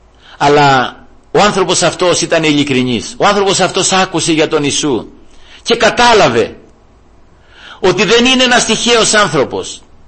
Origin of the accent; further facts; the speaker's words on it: Greece; δεν είμαστε Ισραηλίτες. Είμαστε Έλληνες.